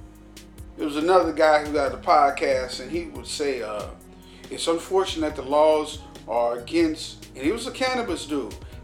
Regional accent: the South, United States; I'm from the South, so I listen to it.

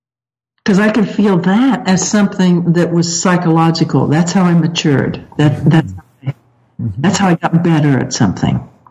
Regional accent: United States; it wasn't as humanistic as my American mind thought of humanistic.

